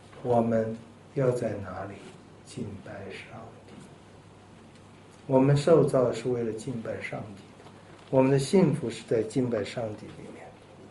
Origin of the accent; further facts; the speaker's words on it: Taiwan; 咱们中国人，我从台湾来啊，真是我们台湾同胞有很多好处，有很多优点。